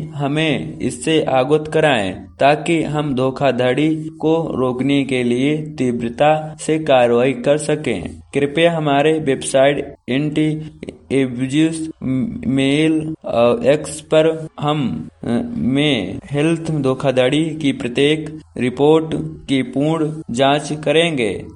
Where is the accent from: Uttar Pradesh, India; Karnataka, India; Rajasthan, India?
Uttar Pradesh, India; Chitrakoot; मैं चित्रकूट मालवाड़ी से हूँ।